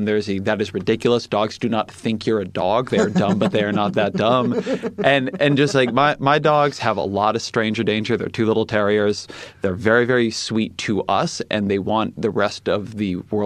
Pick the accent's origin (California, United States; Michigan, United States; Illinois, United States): California, United States; Irvine; I'm from Irvine. See, Southern California, Orange County. Now what is called the OC. What was not called the OC when I was growing